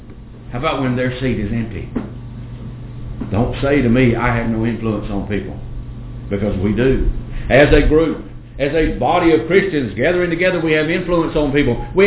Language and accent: English; the South, United States; I'm from the South.